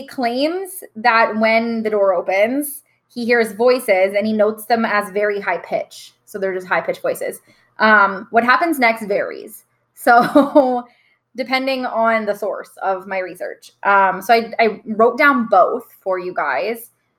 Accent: Canada; I'm actually German and Irish, to clarify. Like, I'm from Canada.

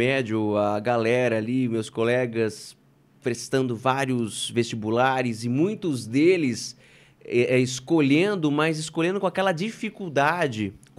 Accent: Araçatuba, São Paulo, Brazil; Eu sou de Araçatuba.

